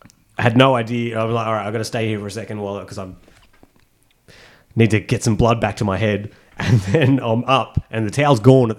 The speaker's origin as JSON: {"language": "English", "town": "Junee", "region": "New South Wales", "country": "Australia", "tie": "born or raised there", "said": "People's minds are blown when I talk about growing up in Junee and there just being dogs in the street that you had to watch out for."}